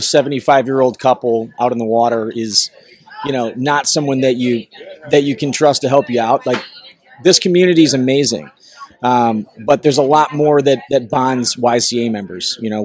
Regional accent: Michigan, United States; I'm from here. Mm-hmm. Grew up on the water up here in the summertime.

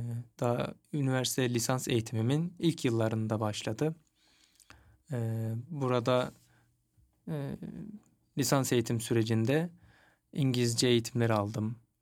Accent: Çankırı, Çankırı Province, Turkey; 1992 yılında Çankırı'da doğdum. İlk orta ve lise eğitimimi Çankırı'da tamamladım.

